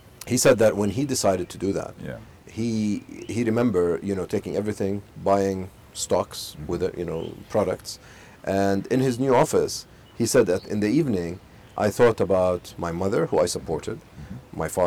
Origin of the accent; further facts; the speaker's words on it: Khobar, Eastern Province, Saudi Arabia; But yes, I grew up in Saudi Arabia. I grew up in Al Khubar. Went to school there. Went to university there.